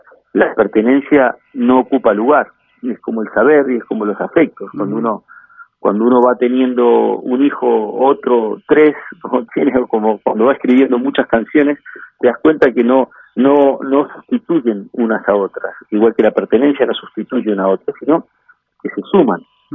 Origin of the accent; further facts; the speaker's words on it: Montevideo, Uruguay; soy del barrio Atahualpa, de Montevideo, y me crié en Punta Gorda y viví al final una temporada en Positos.